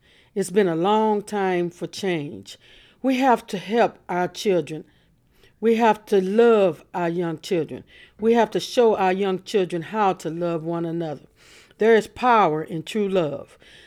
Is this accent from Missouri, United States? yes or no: yes; St. Louis, Missouri, United States; I'm from St. Louis, Missouri.